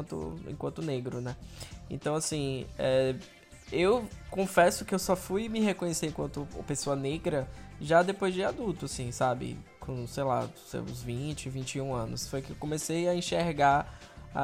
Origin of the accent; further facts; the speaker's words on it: Brazil; a minha experiência enquanto brasileiro, enquanto latino, enquanto negro.